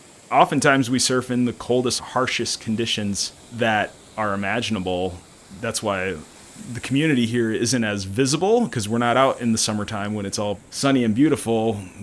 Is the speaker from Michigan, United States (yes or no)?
yes; Michigan, United States; now in Santa Cruz, United States; I mean, growing up around West Michigan, you'd go to the beach with your family, you'd jump in the waves.